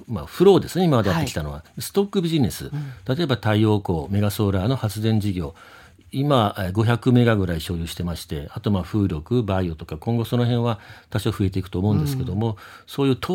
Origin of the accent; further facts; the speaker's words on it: Kyushu, Japan; 将来的には次の住処じゃないけど、は地元九州に帰りたいな